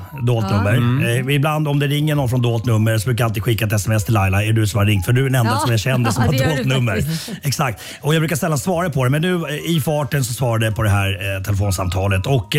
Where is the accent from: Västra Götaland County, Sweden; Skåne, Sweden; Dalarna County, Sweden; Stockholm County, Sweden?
Stockholm County, Sweden; Nacka; Fast jag är ju uppvuxen i Nacka. Så jag är en del av Nacka. Nacka är en del av mig.